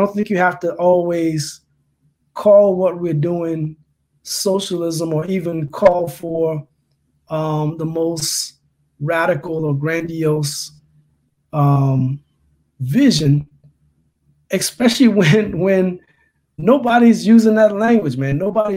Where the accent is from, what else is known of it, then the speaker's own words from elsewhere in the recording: Louisiana, United States; And so I think for me, the experience of growing up in Louisiana, which wasn't a union-rich state